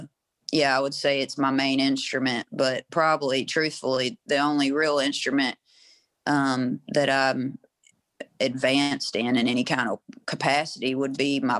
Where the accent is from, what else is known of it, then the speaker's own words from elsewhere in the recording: Hickman, Kentucky, United States; also born or lived in Western Tennessee; now in Murray, United States; Well, I was born in Western Tennessee, but yeah, raised in Kentucky. Originally, I'm from a little river town called Hickman, Kentucky, that's on the Mississippi River, and it's the most western tip, but currently I reside in Murray, Kentucky.